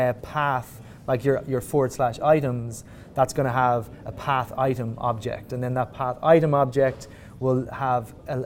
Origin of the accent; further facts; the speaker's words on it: Ireland; I'm from Ireland.